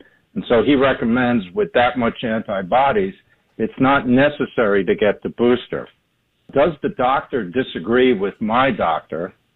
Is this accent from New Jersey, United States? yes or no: yes; Bridgewater, New Jersey, United States; I'm from Bridgewater, New Jersey.